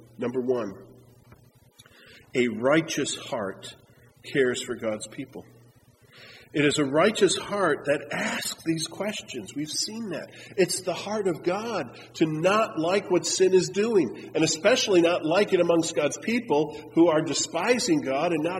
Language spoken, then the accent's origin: English; Wisconsin, United States; You know, I grew up in the Midwest. We don't swear a lot, you know. Back in Wisconsin.